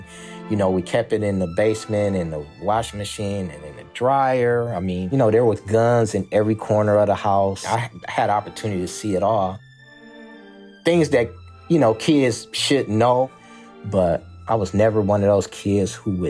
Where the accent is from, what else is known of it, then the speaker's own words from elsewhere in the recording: Flint, Michigan, United States; I'm from born and raised in Flint, Michigan, 53-year-old black male.